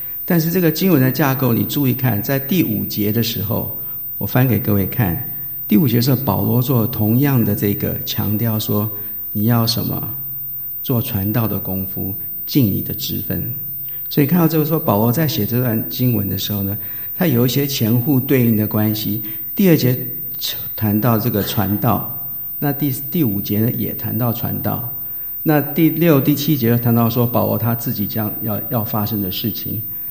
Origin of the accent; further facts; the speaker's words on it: Taiwan; born there; 那我是台湾出生的，所以我妈妈小时候呢，常常跟我有讲过一句话